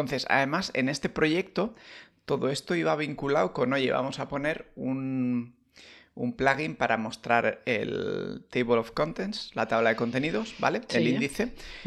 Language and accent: Spanish; Basque Country, Spain; yo soy un vasco